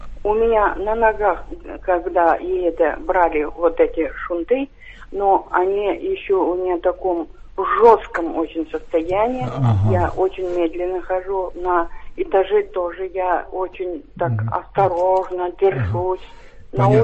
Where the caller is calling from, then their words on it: Kazan, Tatarstan, Russia; Я из Казани звоню